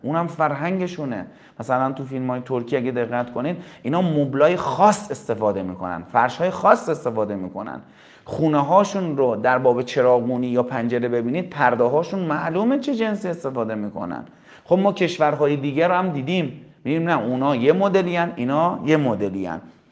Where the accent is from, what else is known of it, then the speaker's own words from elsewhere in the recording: Iran; من بر این اعتقادم که ما ایرانی هستیم